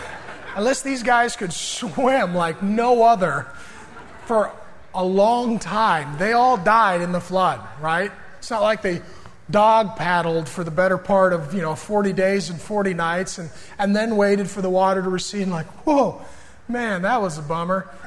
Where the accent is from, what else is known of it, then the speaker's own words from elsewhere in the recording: Seattle, Washington, United States; I grew up in South Seattle, we call them Samoans.